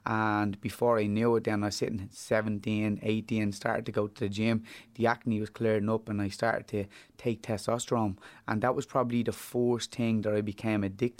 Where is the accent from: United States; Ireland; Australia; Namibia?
Ireland; Dublin, Leinster; I am from Fatima Mansions, yeah.